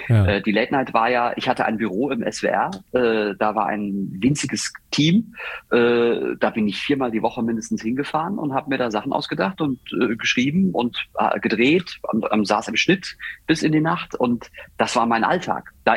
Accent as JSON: {"language": "German", "region": "Southwest Germany", "country": "Germany", "said": "weil ich komme ja auch von hier. Ich bin ja aus dem Südwesten."}